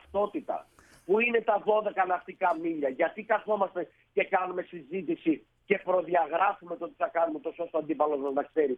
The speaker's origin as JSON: {"language": "Greek", "town": "Thessaloniki", "region": "Central Macedonia", "country": "Greece", "said": "είμαστε και από τη Θεσσαλονίκη και οι δύο"}